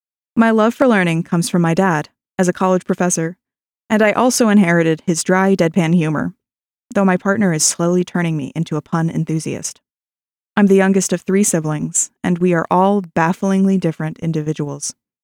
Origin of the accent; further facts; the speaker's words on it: Calgary, Alberta, Canada; I was born and raised in Calgary, Canada